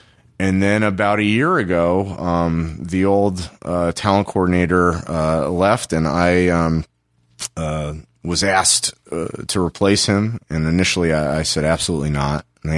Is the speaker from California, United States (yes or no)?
yes; Los Angeles, California, United States; And then I'm originally from Los Angeles. I moved back home to Los Angeles.